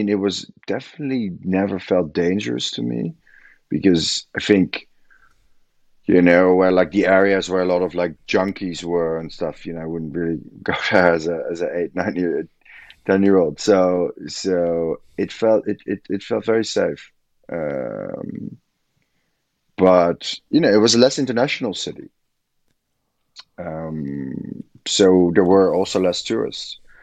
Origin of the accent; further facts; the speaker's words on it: Amsterdam, North Holland, Netherlands; I'm there currently. I mean, it's a great place to grow up because you live in a city, but it feels like a village